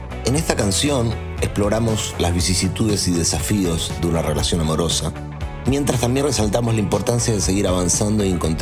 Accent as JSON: {"language": "Spanish", "country": "Argentina", "said": "Hola a todos … desde Argentina y pasé a Playlist Infinito a compartirles música para hacerlos sentir bien."}